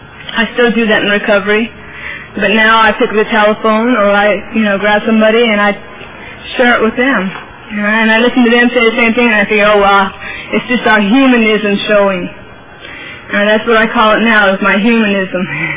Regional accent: Fresno, California, United States; And Fresno's my hometown where I was doing my stuff when I got started.

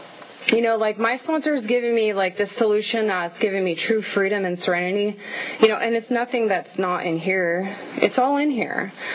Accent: California, United States; now in Fresno, United States; I'm from the Bay Area. I moved down here about 2.5 years ago. And by down here, I mean Fresno.

